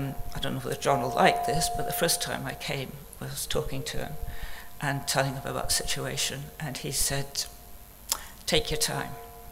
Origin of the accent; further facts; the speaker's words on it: Angola; I was born in Angola, in what's called Portuguese West Africa. My parents were missionaries, and that's where I was brought up for the most part of my life.